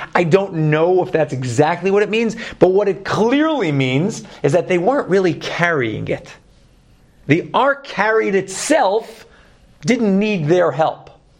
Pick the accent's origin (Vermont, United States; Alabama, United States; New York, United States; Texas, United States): New York, United States; Brooklyn; accent: Brooklyn; Sorry, my Brooklyn accent gets in there sometimes.